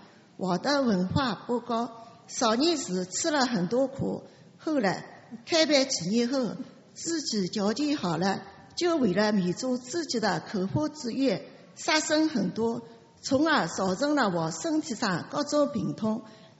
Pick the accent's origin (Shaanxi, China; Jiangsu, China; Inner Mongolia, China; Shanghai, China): Shanghai, China; 我来自上海，下面我来分享